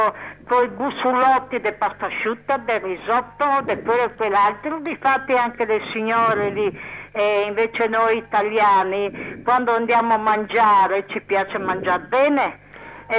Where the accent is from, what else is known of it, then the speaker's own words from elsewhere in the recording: Gorizia, Friuli-Venezia Giulia, Italy; born there; io sono nata a Gorizia